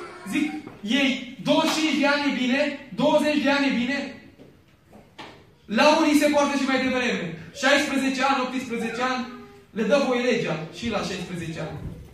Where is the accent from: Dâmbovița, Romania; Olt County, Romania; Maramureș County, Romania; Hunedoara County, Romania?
Dâmbovița, Romania; Târgoviște; Eu sunt din Târgoviște, de fel. M-am născut în Târgoviște și sunt muntean 100%.